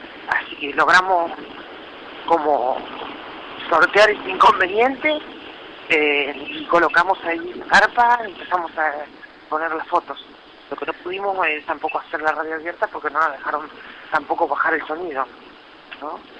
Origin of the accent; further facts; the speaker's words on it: La Matanza, Buenos Aires Province, Argentina; Nosotras somos de la Matanza, de la Ferrería.